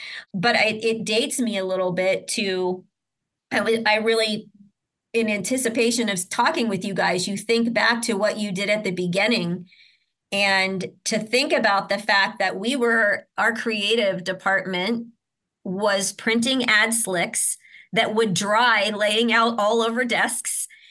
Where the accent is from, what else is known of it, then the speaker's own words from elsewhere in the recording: Ohio, United States; I grew up in Ohio. I still lived in Ohio